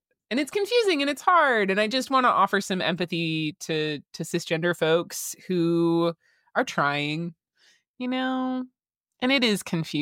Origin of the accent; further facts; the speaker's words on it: Las Vegas, Nevada, United States; moved away; Growing up in Las Vegas did a number on me as a like as at the time, like a gender nonconforming female.